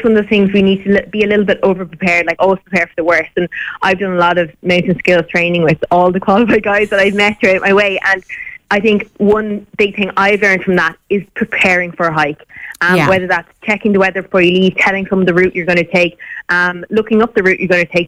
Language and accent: English; Tipperary, Ireland; I grew up in Tipperary on Stephen Mon Mountain